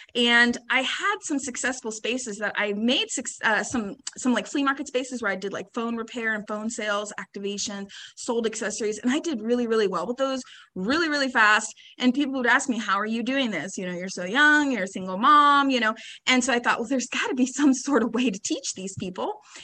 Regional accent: Tampa, Florida, United States; I'm from Tampa.

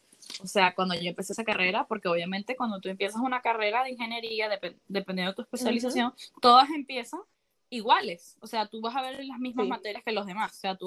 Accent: Puerto La Cruz, Anzoátegui, Venezuela; De donde yo soy, que es Puerto La Cruz, sí habían bastantes carreras

